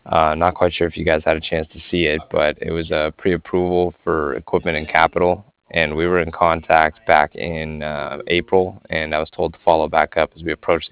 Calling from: Cardiff, Wales, United Kingdom; And I was calling from Cardiff. That's C-A-R. D-I-F-F, like Frank.

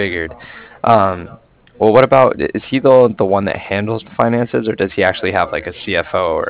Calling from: Cardiff, Wales, United Kingdom

